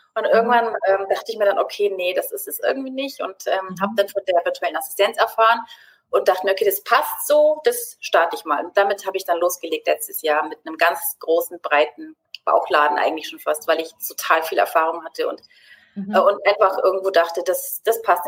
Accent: Augsburg, Bavaria, Germany; Ich komme aus Augsburg in Bayern und lebe hier mit meiner Family. Das ist meine Tochter, mein Mann und mein Hund. Leben wir hier in Augsburg, im schönen Augsburg. Und ja, ich bin 47 Jahre alt.

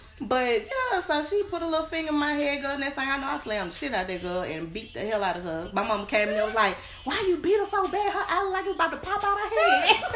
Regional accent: Birmingham, Alabama, United States; Well, I was raised here in Birmingham.

